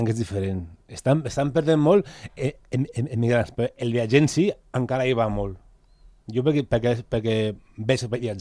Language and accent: Catalan; Andorra; No, però com a andorrà, cada vegada jo noto que em costa menys viatjar.